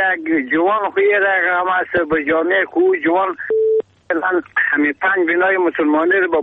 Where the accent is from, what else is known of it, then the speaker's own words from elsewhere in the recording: Bala Murghab, Badghis, Afghanistan; از ولایت بادغیس و لسوالی بالا منقا